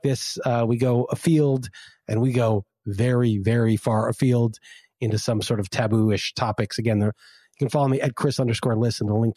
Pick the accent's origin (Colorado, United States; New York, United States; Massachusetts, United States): New York, United States; also born or lived in Los Angeles; I grew up in New York and I ate a lot of Chinese food.